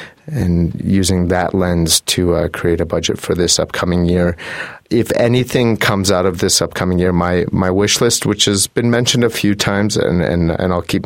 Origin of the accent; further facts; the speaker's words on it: Banff, Alberta, Canada; I was born and raised in Banff. My family is of Greek heritage